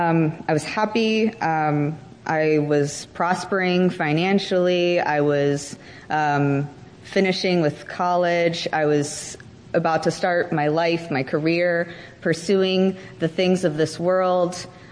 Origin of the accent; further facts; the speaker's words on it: Houston, Texas, United States; And I'm not from Ohio, I'm from Houston. And so I moved to Ohio to go to college